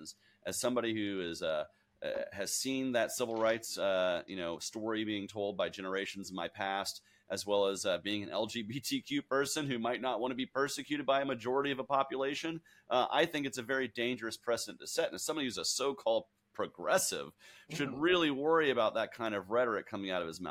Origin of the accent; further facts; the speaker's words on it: Georgia, United States; I'm from Georgia, man. I'm from the cradle of the civil rights movement.